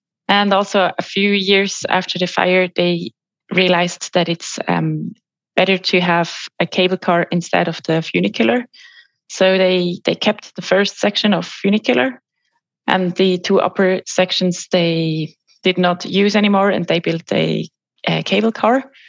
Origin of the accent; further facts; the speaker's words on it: Switzerland; I was growing up near Basel